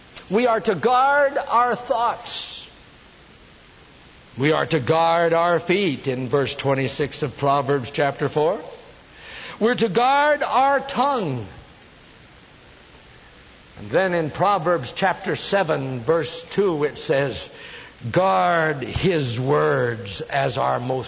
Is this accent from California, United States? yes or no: yes; Modesto, California, United States; sat in a little motel out in my hometown in Modesto, California, near Ceres.